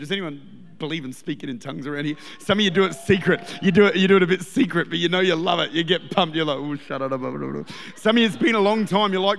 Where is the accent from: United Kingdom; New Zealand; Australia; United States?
Australia; South Australia; We're South Australian. It's what we do.